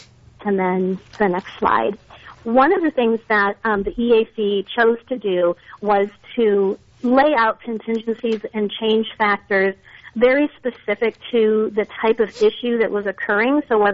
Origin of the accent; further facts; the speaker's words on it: Minnesota, United States; and I grew up in Minnesota, I know these things can happen and can be devastating